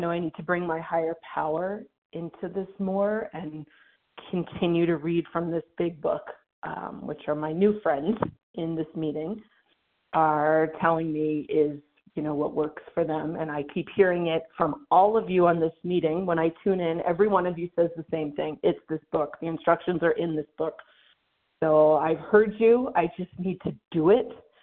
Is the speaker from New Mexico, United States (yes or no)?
yes; New Mexico, United States; from New Mexico, and I am still a newcomer on this meeting here